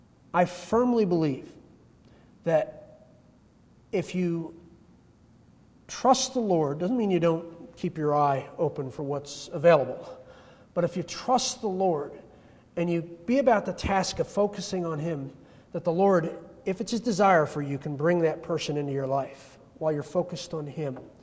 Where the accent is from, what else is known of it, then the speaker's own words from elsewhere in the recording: New York, United States; accent: New York; When I first bought my New York accent just almost came out.